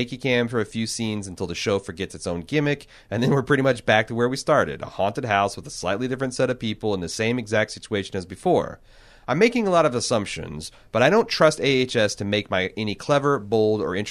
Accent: the South, United States; I'm from the South and I couldn't understand half of what she's saying, which is my litmus test.

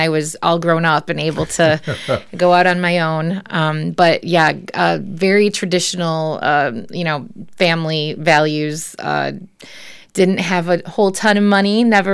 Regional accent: St. Joseph, United States; So I actually am from St. Joseph, born and raised, went to school, did all of my growing up there. Mm-hmm. So this place is very much home to me.

